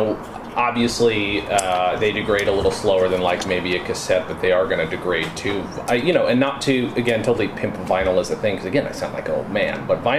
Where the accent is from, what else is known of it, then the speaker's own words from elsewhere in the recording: East Coast, United States; Because I grew up on the East Coast, I didn't know about him until like somebody handed me a compilation.